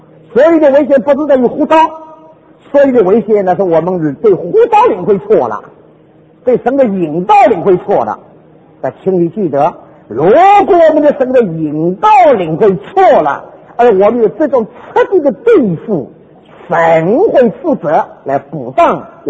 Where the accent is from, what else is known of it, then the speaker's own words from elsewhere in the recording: Taiwan; 我是从台湾来的。